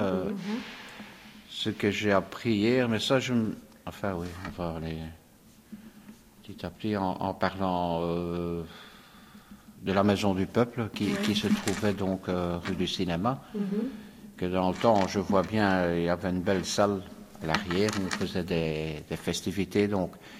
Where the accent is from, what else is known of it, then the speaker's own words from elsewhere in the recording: Molenbeek, Brussels-Capital Region, Belgium; Mais disons que je suis né à Molenbeek et oui. J'ai toujours habité Molenbeek, donc, mm-hmm. Avec mes parents, qui également étaient des Molenbeekois